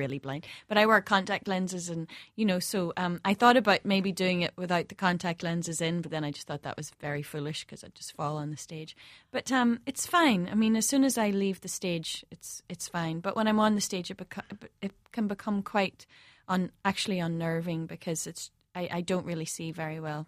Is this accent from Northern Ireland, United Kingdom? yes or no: yes; Belfast, Northern Ireland, United Kingdom; I grew up in West Belfast and during the Troubles and sort of in the middle of it